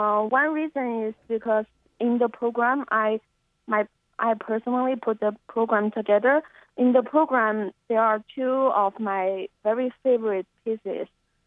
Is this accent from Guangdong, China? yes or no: yes; Shenzhen, Guangdong, China; So I was born in Shenzhen. It's a new city near Hong Kong.